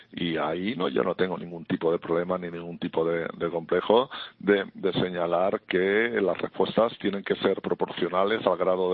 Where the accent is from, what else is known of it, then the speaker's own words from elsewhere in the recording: Catalonia, Spain; a todos aquellos que queremos seguir siendo catalanes y españoles